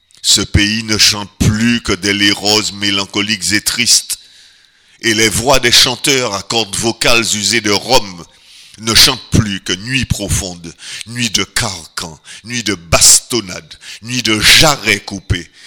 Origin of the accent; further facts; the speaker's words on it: Martinique; moved away as an adult; du seul fait que je suis né en Martinique, que j'y ai vécu pendant jusqu'à l'âge de 21 ans, je suis parti en 65, j'ai maintenant 62 ans, ben je suis autant martiniquais que guadeloupéen.